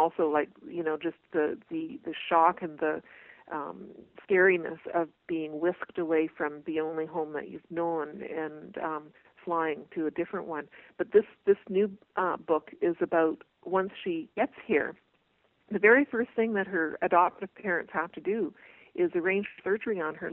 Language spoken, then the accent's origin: English; Brantford, Ontario, Canada; And she came to my hometown of Brantford, Ontario